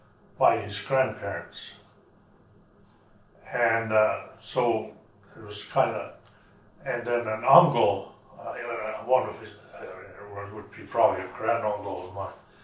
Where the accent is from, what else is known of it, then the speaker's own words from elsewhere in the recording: Chicago, Illinois, United States; born there; I was born in Chicago, Illinois, in Cook County Hospital on the 2nd of August, 1935.